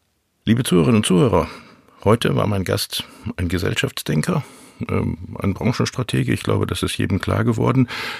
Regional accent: North Rhine-Westphalia, Germany; Ich bin ja aus dem Ruhrgebiet

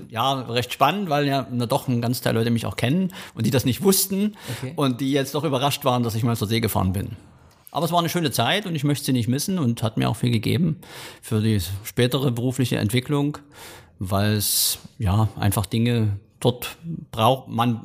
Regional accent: Freital, Saxony, Germany; born there; Ich bin geboren in Freital, das ist im Osterzgebirge.

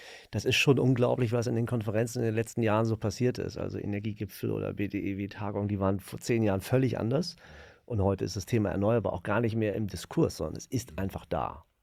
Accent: Hamburg, Germany; Damit kann ich umgehen als Hamburger.

